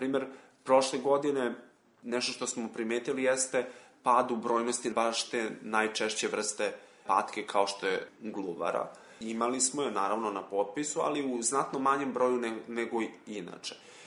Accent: Vojvodina, Serbia; nešto što je kod nas u Vojvodini interesantno, naprimjer, reka Tamiš je jedna od posljednjih reka koja još ima te neke svoje plavne zone

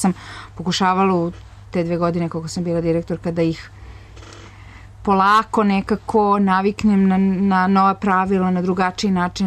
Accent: Belgrade, Serbia; born there; u mojoj biografiji u Srbiji stoji poreklom iz Aleksandrovca Župskog, rođena u Beogradu, mada ja najviše u stvari volim da kažem za rođenu u Aleksandrovcu Župskom

